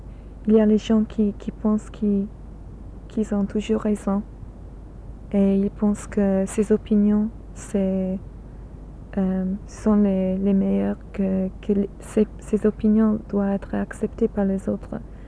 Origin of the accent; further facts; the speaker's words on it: England, United Kingdom; French is a second language; quand je suis anglaise